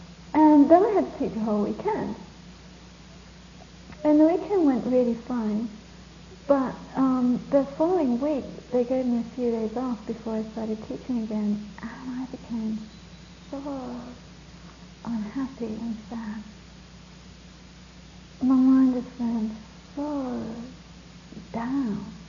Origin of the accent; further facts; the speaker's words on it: England, United Kingdom; born there; I was born in England